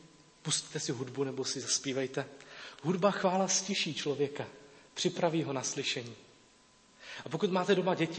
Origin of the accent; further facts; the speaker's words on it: Česká Třebová, Pardubice Region, Czechia; also born or lived in Brno; Přestěhovali jsme se z České Třebové do Brna, já jsem nastoupil do 8. třídy.